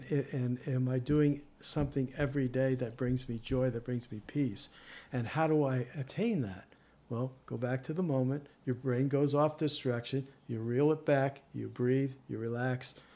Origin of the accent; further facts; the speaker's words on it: New Jersey, United States; You know, it's like all that stuff that we grew up with in New Jersey, you know.